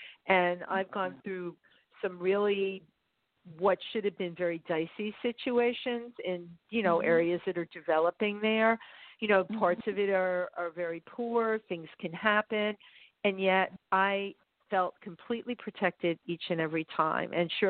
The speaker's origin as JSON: {"language": "English", "town": "New York City", "region": "New York", "country": "United States", "tie": "born or raised there", "said": "I grew up in the Bronx and they were like, what is this crazy little kid?"}